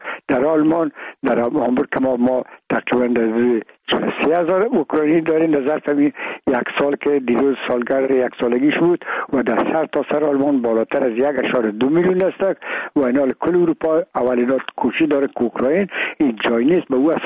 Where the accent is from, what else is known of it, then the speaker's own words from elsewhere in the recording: Afghanistan; میگم ما افغان هستیم